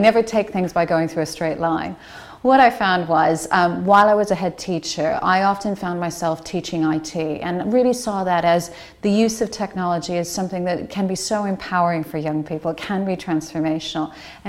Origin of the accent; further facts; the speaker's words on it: United States; moved away as an adult; now in United Kingdom; I am American, but I've been in this country for 20 years